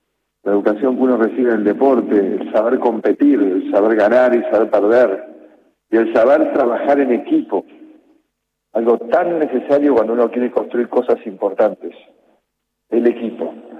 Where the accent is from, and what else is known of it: Argentina